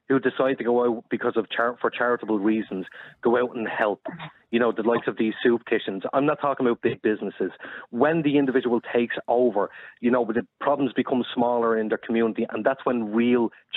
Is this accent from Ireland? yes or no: yes; Ireland; If we, as the Irish people, didn't put the full burden on the Irish state